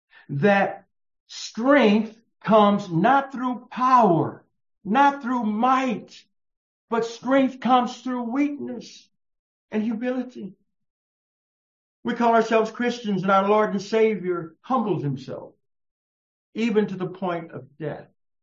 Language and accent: English; Texas, United States; Got my home state, Texas, on the bottom of it.